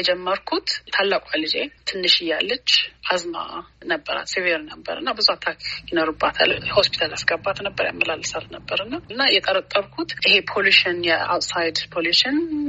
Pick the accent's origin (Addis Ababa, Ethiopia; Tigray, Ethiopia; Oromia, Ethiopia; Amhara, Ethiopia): Addis Ababa, Ethiopia; now in United States; ልጅ ሆኜ አዲስ አበባ ነበርኩኝ።